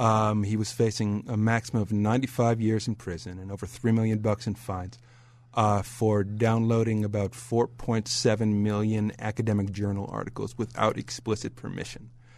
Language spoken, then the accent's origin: English; Chicago, Illinois, United States; Now, you know, I grew up in Chicago.